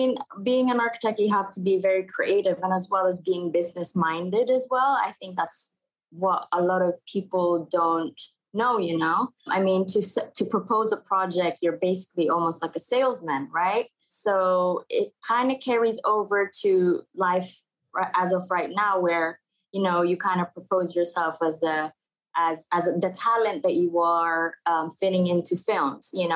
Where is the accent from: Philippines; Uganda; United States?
Philippines; now in United Kingdom; I'm from the Philippines.